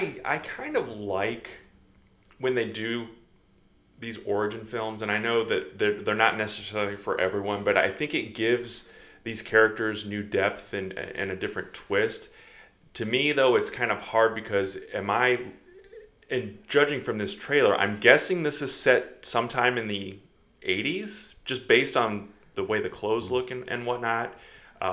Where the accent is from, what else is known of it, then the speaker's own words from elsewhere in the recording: St. Louis, Missouri, United States; now in Southern Illinois, United States; I mean, obviously, I grew up in St. Louis, so everybody talks about St. Louis